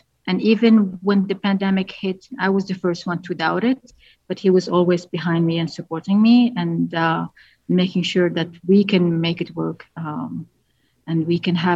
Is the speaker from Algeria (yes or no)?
yes; Algeria; now in United States; I grew up in Algeria, and it used to be a French colony.